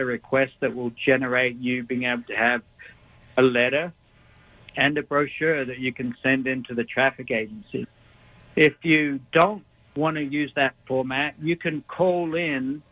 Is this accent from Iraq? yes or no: no; Australia; I'm from Australia originally, and actually we've had these signals in Australia as long as I can remember.